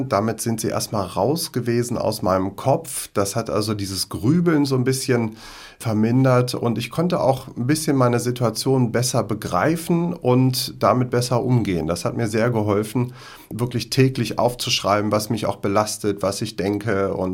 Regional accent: Göttingen, Lower Saxony, Germany; in meiner Heimatstadt Göttingen

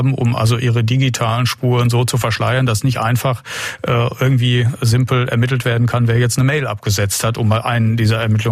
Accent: North Rhine-Westphalia, Germany; Ich komme aus Nordrhein-Westfalen

